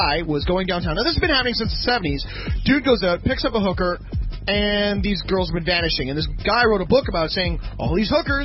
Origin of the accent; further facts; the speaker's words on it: Latvia; English is a second language; because I'm non-English-speaking country. Well, we make funny anyway, but that's okay. Actually, I'm from Latvia, Europe.